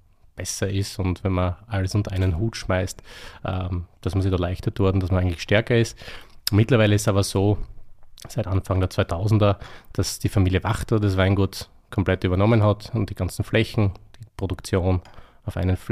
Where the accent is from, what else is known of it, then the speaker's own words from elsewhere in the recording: Eisenberg, Burgenland, Austria; Also, ich bin aus dem Südburgenland. Das ist, na gut, für die deutschen Zuhörer, Ostösterreich, also direkt an der Grenze zu Ungarn. Im südlichen Bereich, Eisenberg.